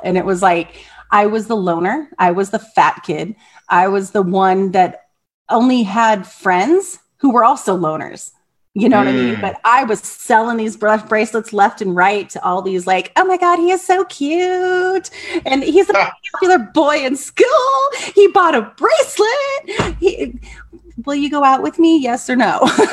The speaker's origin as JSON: {"language": "English", "town": "Big Bear Lake", "region": "California", "country": "United States", "tie": "born or raised there", "said": "we had a hardware store and a boat landing growing up. I grew up in Northern California or Southern California in Big Bear Lake."}